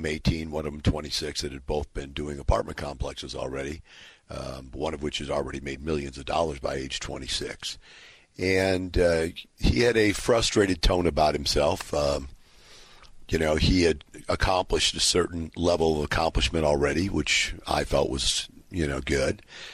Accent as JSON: {"language": "English", "town": "Ferguson", "region": "Missouri", "country": "United States", "said": "for those of you that don't know this already, I'm from Ferguson"}